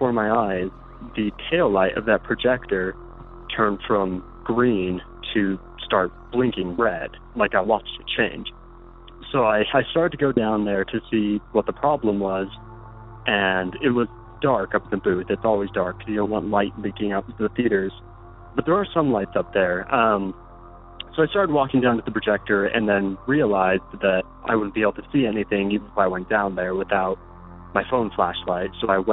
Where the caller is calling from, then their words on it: Utah, United States; I'm calling from Utah.